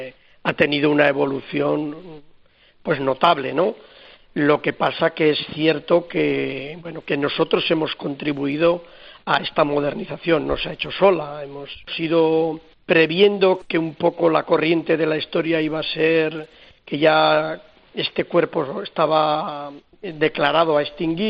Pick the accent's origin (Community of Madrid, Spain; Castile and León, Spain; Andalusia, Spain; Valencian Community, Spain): Castile and León, Spain; Soria; yo soy de tierra adentro. Yo soy de Soria